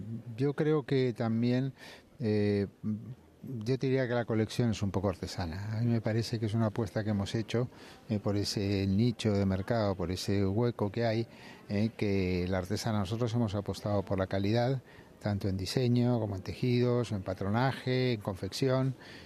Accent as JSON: {"language": "Spanish", "region": "Buenos Aires", "country": "Argentina", "moved": "yes", "lives_now": "Madrid, Spain", "said": "Yo soy más madrileño que porteño."}